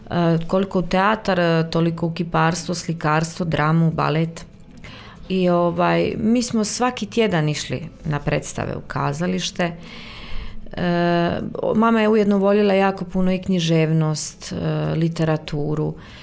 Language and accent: Croatian; Trogir, Split-Dalmatia County, Croatia; Rođena sam daleke 1983. U Splitu. Djetinjstvom sam provela u Trogiru. Tamo me vezuje moja mladost i svi ti moji rani dani. To je nekakva moja oaza koja se uvijek vrlo rado vraća. Moj topli dom.